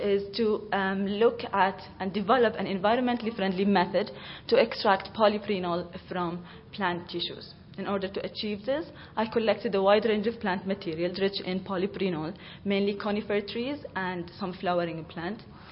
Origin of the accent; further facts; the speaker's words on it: Limerick, Munster, Ireland; So I'm actually coming from Ireland, specifically from Limerick County